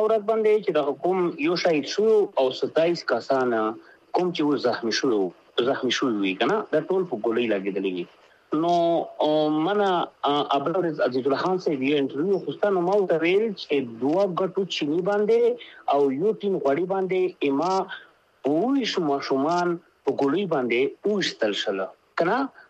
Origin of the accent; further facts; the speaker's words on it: Pakistan; مونږ د پاکستان یو، پاکستان د زمونږ دی